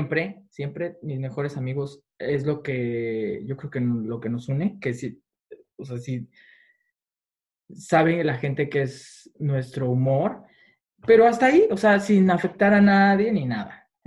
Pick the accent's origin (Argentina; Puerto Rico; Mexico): Mexico; now in London, United Kingdom; Soy mexicano, sí.